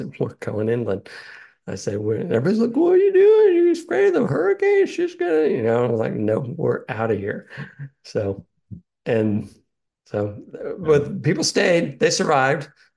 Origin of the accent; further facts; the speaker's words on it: Texas, United States; I grew up in South Texas. And I thought it was great when the hurricanes would blow through